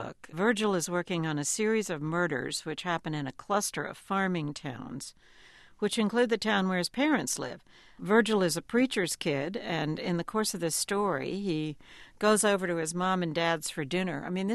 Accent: New Mexico, United States; you are living in my home state of New Mexico now

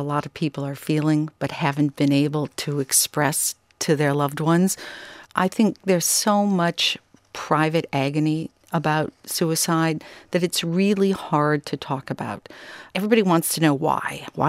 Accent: Minnesota, United States; I grew up in Minnesota, and there's always this apocryphal story about people being lost in a snowstorm.

